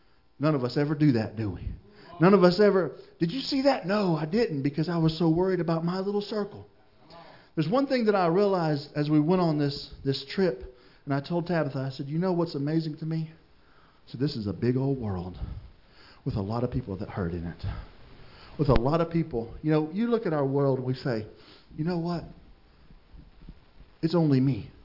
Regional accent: Florida, United States; Listen, I was born and raised in Florida

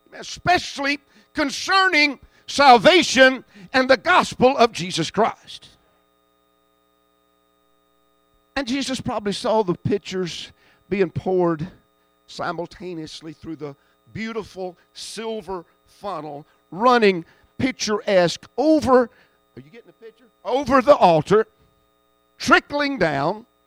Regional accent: Cedartown, Georgia, United States; born there; I wasn't born in Israel. I was born in Cedartown, Georgia. A Polk County redneck.

